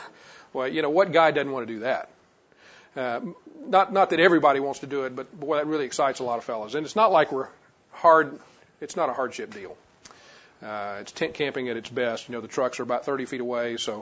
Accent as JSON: {"language": "English", "town": "Baton Rouge", "region": "Louisiana", "country": "United States", "tie": "born or raised there", "said": "I was born and raised in Baton Rouge, went to school in Louisiana Tech, family of four."}